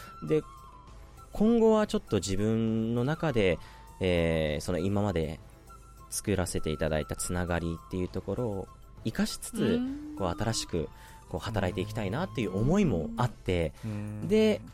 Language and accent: Japanese; Nagasaki, Japan; accent: Nagasaki dialect; 僕はもう最初は長崎なまりで、うん、もう長崎弁丸出しで、うん、採用試験受けてましたね。